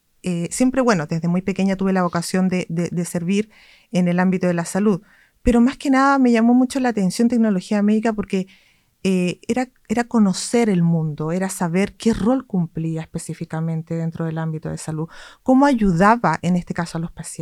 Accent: Arica, Arica y Parinacota, Chile; Yo soy ariqueña, nací y criada en Arica. Estudié en la Universidad de Tarapacá.

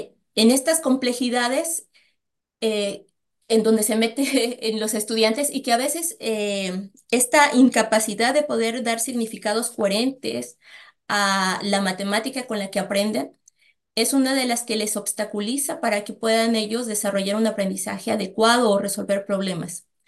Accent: Mexico; now in Osorno, Chile; Originalmente soy de México, llevo 6 años radicando aquí en Osorno.

